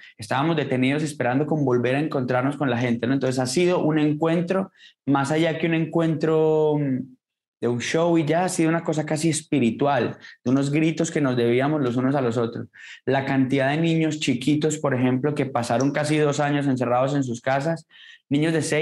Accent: Colombia; pero como colombiano y como persona que estaba ansiosa por volver a celebrar en colectividad

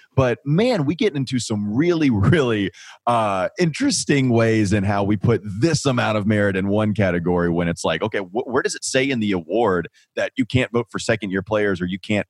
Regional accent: North Carolina, United States; Yeah, I'm from Catawba County.

